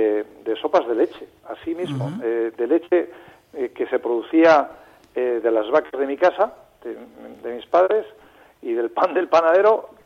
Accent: Ongallo, Cantabria, Spain; Es parte del municipio de Suances, está en el centro geográfico del municipio donde nací, en Ongallo. Nací allí, soy muy territorial, he vivido toda mi vida y allí estoy criando a mis hijos.

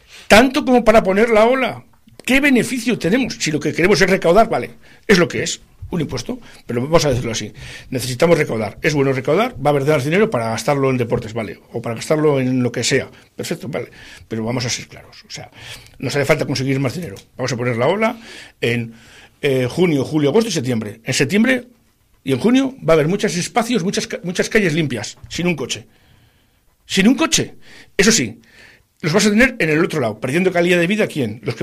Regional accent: Laredo, Cantabria, Spain; la gente de Laredo, la gente de mi pueblo, pierda calidad de vida

